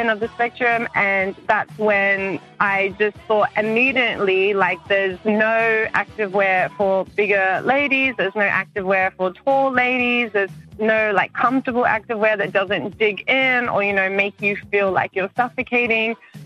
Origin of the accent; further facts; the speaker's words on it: Brisbane, Queensland, Australia; moved away as an adult; now in Cook Islands; I am 27 years old, born and raised in Australia, in Brisbane. However, I've been residing at Cook Islands for about 5 years now